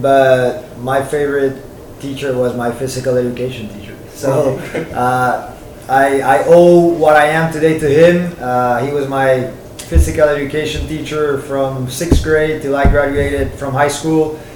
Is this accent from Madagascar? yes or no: no; Puerto Rico; back in my hometown in Puerto Rico.